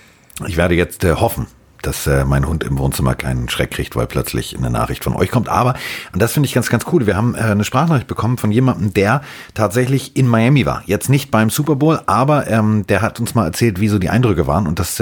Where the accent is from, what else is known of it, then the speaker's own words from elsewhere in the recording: Hamburg, Germany; ich bin Hamburger, bei uns Moin sagt man Moinsinger.